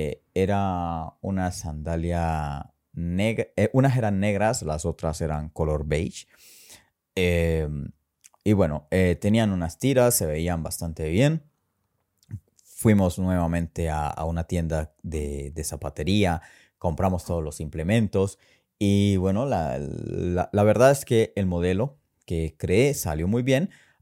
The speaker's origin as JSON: {"language": "Spanish", "town": "San Cristóbal", "region": "Táchira", "country": "Venezuela", "said": "Yo vengo de San Cristóbal."}